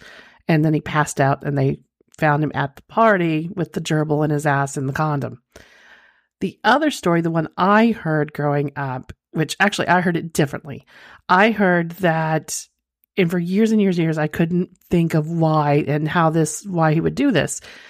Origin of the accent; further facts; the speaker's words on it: Hera, Oklahoma, United States; I'm originally from Oklahoma, actually a small town called Hera, if you're familiar with it, just like the casino, spelt same way forward and backwards.